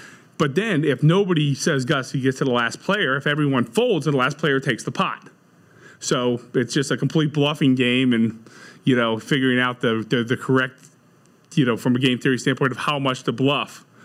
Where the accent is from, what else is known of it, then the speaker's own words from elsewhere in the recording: Pittsburgh, Pennsylvania, United States; So I grew up in suburban Pittsburgh.